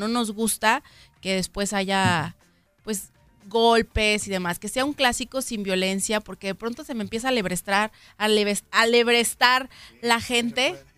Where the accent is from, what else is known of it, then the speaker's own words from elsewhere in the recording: Guadalajara, Jalisco, Mexico; nosotros que somos de Guadalajara sabemos de antemano que cuando se acerca un clásico tapatío, parece que Guadalajara se divide en dos.